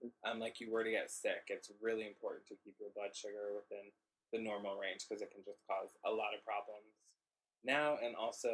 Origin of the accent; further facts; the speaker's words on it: Atlanta, Georgia, United States; I'm from Atlanta, where Coke was born.